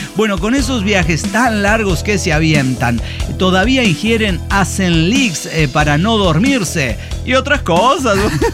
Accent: Oaxaca, Mexico; yo aguanté como buena oaxaqueña estoica

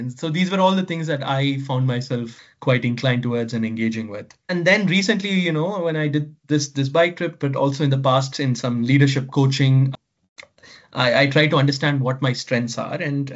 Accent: Chennai, Tamil Nadu, India; I was born and raised in Chennai, you know, the city that both you and I come from.

